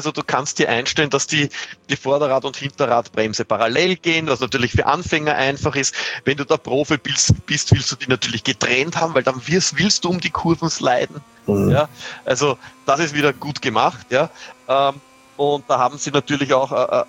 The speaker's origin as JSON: {"language": "German", "country": "Austria", "said": "Ich sage jetzt nur als Beispiel als Österreicher"}